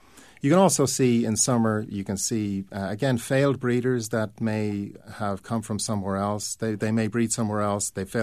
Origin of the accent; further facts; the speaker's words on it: Ireland; And I come, as you know, and you can probably hear my accent, I come from Ireland.